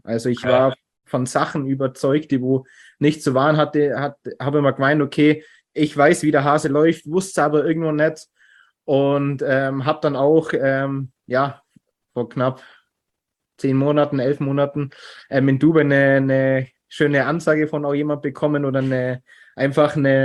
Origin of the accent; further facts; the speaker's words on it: Burken, Baden-Württemberg, Germany; born there; now in Landsberg am Lech, Germany; ich bin 23 Jahre jung und komme aus der Nähe von Landsberg an Lech. Also mittlerweile bin ich da sogar hinzogen und komme gebürtig aus Burken, ist in der Nähe bei Schongau.